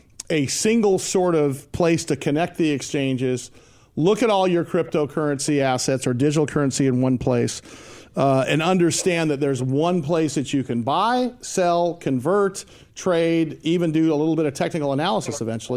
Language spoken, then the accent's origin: English; San Diego, California, United States; Russ and I were born and raised in San Diego. In fact, we're the only two left in the city because everyone else migrates here.